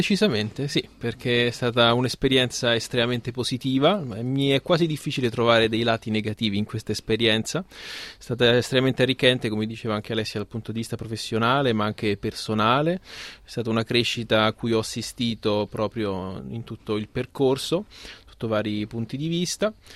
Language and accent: Italian; Rome, Lazio, Italy; born there; avendo io frequentato l'università tanto in triennale quanto in magistrale nella città in cui sono nato, dunque a Roma